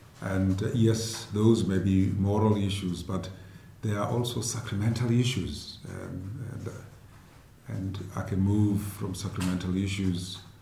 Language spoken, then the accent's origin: English; South Africa; Well, I'm a South African